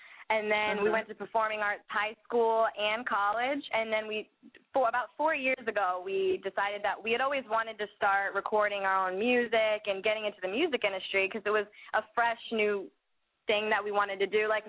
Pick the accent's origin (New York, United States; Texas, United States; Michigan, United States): New York, United States; Syracuse; also born or lived in Jacksonville, Florida; now in Miami, United States; Well, we're from Syracuse, New York, and that's where we were born. And we moved down to Jacksonville, Florida, and then we both moved to Miami